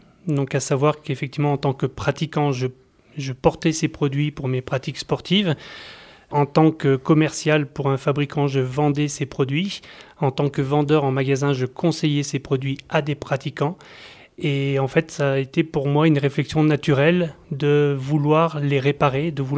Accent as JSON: {"language": "French", "town": "Méaudre", "region": "Auvergne-Rhône-Alpes", "country": "France", "tie": "born or raised there", "moved": "as an adult", "said": "Alors, pour la petite histoire, donc j'ai grandi à Méaudre. Je suis arrivé à Méaudre quand j'avais 6 ans. J'ai grandi ici, j'ai fait ma scolarité sur le Vercors"}